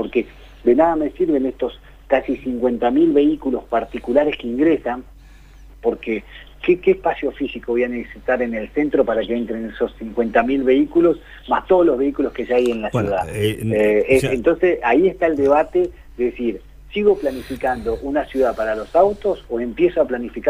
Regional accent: Plottier, Neuquén, Argentina; born there; yo, por ejemplo, nací en Plotier, trabajo en Neuquén, pero los fines de semana voy a jugar al fútbol a Chipoleti.

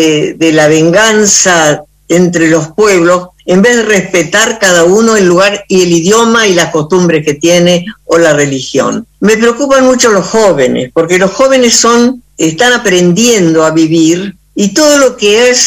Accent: Argentina; soy una argentina

